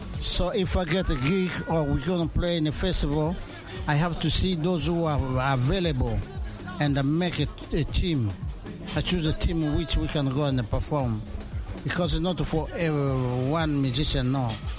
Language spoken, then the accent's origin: English; Kinshasa, DR Congo; also born or lived in Nairobi, Kenya; now in Europe; I'm original from Congo, Kinshasa. Yeah, I lived in Kinshasa, and then I lived in Nairobi.